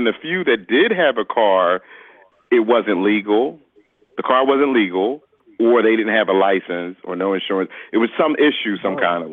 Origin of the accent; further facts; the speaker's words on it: Philadelphia, Pennsylvania, United States; now in Elkton, United States; But I'm from Philadelphia, so I have two areas.